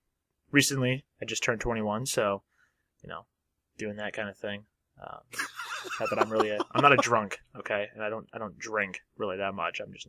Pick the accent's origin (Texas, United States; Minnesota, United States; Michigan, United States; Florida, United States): Michigan, United States; Okay. Well, I'm from Michigan.